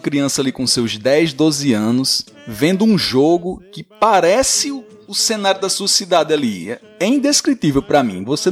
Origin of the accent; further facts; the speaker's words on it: São José, Brazil; a minha terra, a minha querida São José, com seus campos áridos, seu bioma da caatinga, muita terra, muita areia, muito sofrimento.